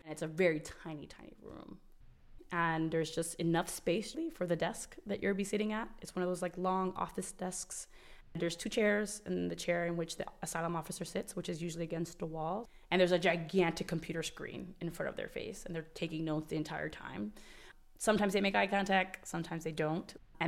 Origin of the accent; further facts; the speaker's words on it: Bronx, New York, United States; I'm from the Bronx and I'm currently in law school.